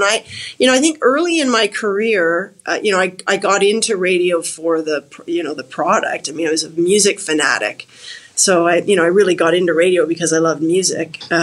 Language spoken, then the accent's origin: English; Toronto, Ontario, Canada; I'm 47, so, I spent every Saturday, I grew up in Toronto, so I spent every Saturday going downtown to Sam the Record Man and then HMV